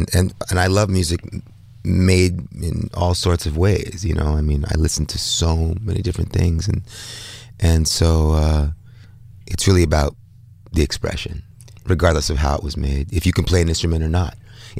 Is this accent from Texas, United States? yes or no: no; Brooklyn, New York, United States; we're both from Bed-Stuy, Brooklyn.